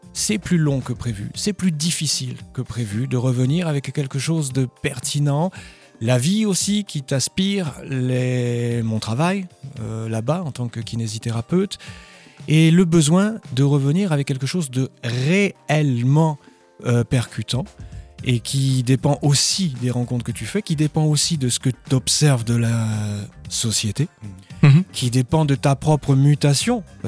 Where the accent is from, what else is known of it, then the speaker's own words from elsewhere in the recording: Bastia, Corsica, France; je revienne vivre en Corse, chez moi à Bastia, et puis ensuite carrément au village de Saint-André